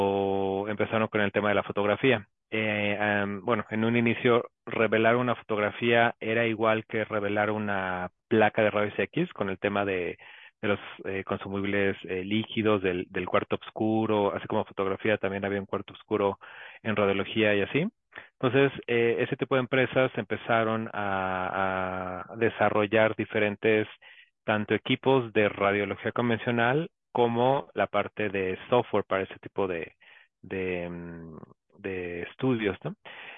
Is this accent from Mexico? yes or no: yes; Mexico; now in Mexico City, Mexico; Yo soy, bueno, mexicano, vivo en la Ciudad de México.